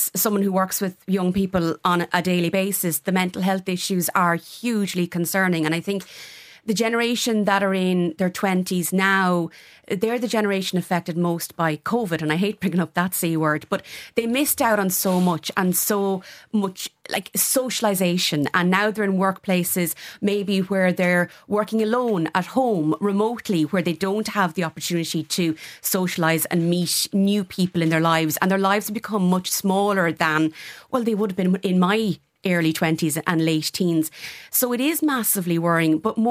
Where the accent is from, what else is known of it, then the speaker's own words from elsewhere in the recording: Tullamore, Leinster, Ireland; I'm from Tullamore, and for a couple of years I commuted up and down from Tullamore to Dublin.